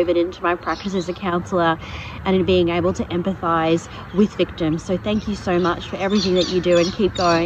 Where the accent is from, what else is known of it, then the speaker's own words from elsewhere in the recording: Brisbane, Queensland, Australia; I'm from Brisbane, Australia